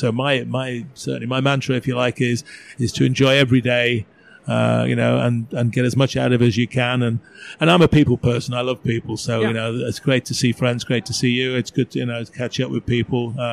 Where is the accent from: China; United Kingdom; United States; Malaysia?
United Kingdom; Liverpool, North West England; Liverpool. I might be doing a lot more stuff in England, I think. Yeah, possibly. You know, I miss, that's my hometown.